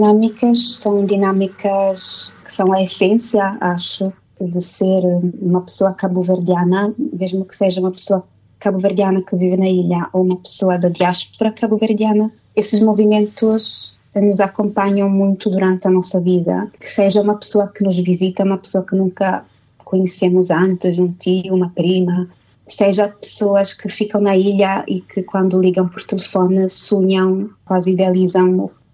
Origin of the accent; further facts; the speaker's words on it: Italian Switzerland, Switzerland; Comecei a filmar na Suíça, porque é onde eu cresci e onde fiz a minha primeira formação